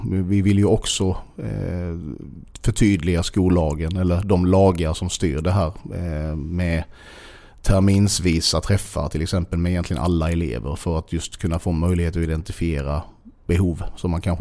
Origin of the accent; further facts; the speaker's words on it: Sölvesborg, Blekinge, Sweden; Men jag är uppväxt i Sölvesborg, absolut. Men jag har nog haft en trygg småstadsuppväxt, tror jag.